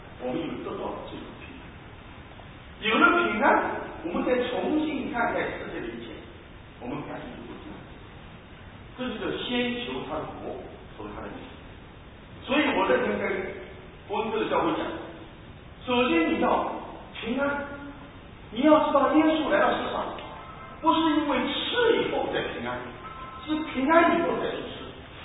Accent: China; 可是我们中国人虽然是要饭

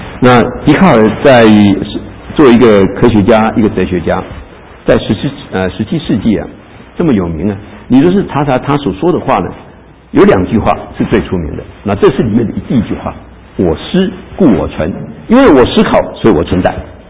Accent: China

